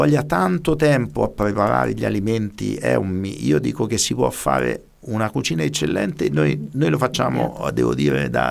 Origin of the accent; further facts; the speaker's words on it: Rome, Lazio, Italy; questo perché io vengo da Roma